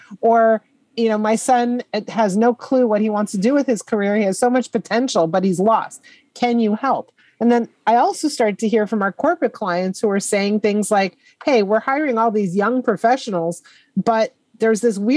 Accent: Montreal, Quebec, Canada; And, you know, I grew up in Montreal, and high school is grade 7 in Montreal.

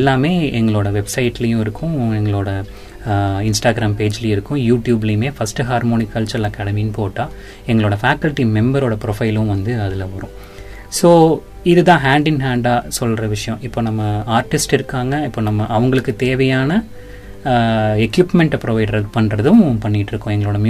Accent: Pollachi, Tamil Nadu, India; But நான் ஒரு பொள்ளாச்சிக்காரன், அதை பெருமையாக வந்து சொல்லணும்.

